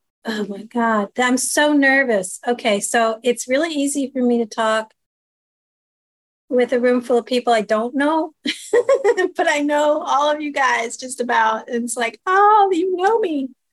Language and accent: English; New Jersey, United States; born there; I'm 63. I was born in 1958 in New Jersey.